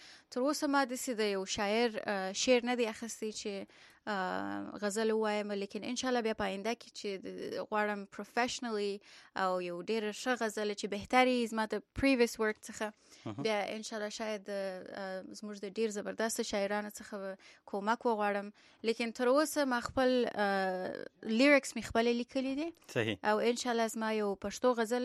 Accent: Kabul, Afghanistan; also born or lived in Kandahar; now in United States; زه په اصلا د افغانستان یم، د کندهار په سر کې زیږیدلې یم او کندهار کې یو څو کال په کندهار کې وم، الته مکتب ویلې دي، بیا کابل کې مې مکتب خلاص کړی دی او په 2007 کې رالم یونایټډ سټیټس ته

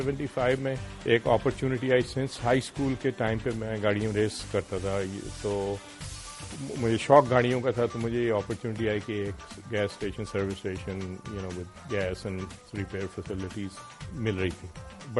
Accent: Pakistan; but may be it wasn't کہ ہم پاکستانی ہیں

